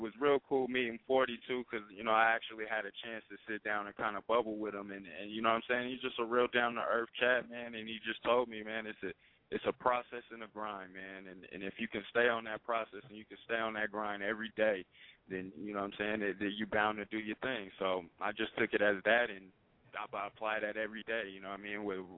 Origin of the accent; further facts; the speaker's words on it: Portland, Oregon, United States; now in Reno, United States; Oh, man, I'm originally from Portland, Oregon, man, but I'm out here repping in No-Town, man, Reno, Nevada, 24-hour lifestyle, man.